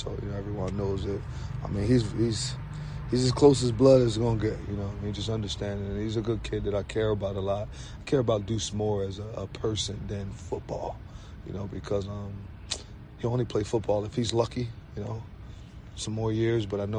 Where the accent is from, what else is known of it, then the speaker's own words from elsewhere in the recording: Camden, New Jersey, United States; I'm from Camden, New Jersey.